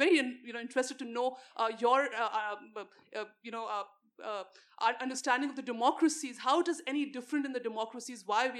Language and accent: English; India; You know, I'm an Indian, and we have struggled with this aspect again and again.